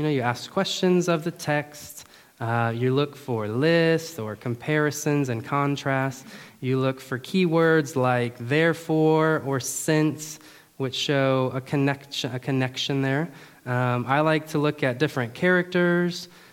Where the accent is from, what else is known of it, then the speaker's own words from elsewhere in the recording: Florida, United States; now in Germany; we're from America, we're from Florida. So Florida's a little bit different than Germany, but days like this are real nice, right? But yeah, we've been in a lot of places.